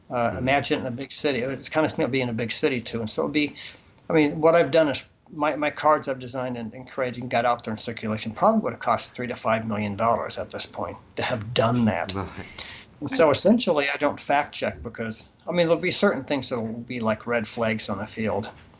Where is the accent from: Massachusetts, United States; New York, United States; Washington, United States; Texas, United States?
Massachusetts, United States; Boston; Well, I'm from Boston, so I'm the Tom Brady New England Patriots, the ones who win all the time.